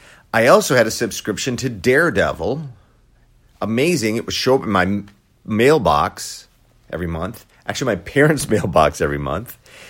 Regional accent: Wisconsin, United States; when I was growing up in Lily White, rural Wisconsin

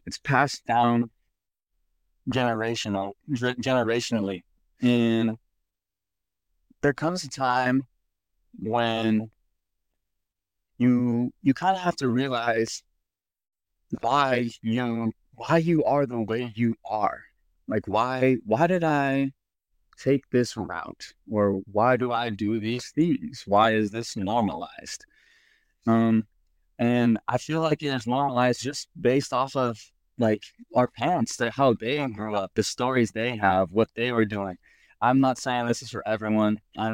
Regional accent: Washington, United States; I'm from Washington State, the West Side, the North Evergreen State, you know

